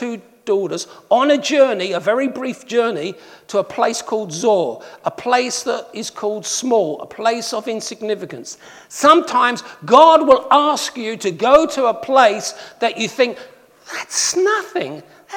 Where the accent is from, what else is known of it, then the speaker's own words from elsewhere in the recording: England, United Kingdom; as a pommy, as an Englishman raised